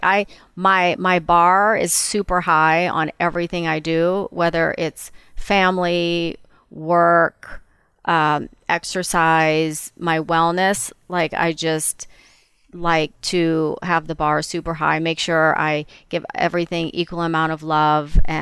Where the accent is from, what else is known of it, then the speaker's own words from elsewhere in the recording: Myrtle Beach, South Carolina, United States; now in Los Angeles, United States; it reminds me of growing up in Myrtle Beach.